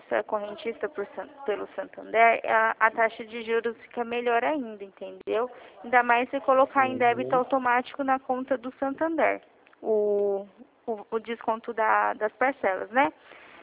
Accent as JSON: {"language": "Portuguese", "town": "Presidente Prudente", "region": "São Paulo", "country": "Brazil", "said": "sou de Presidente Prudente"}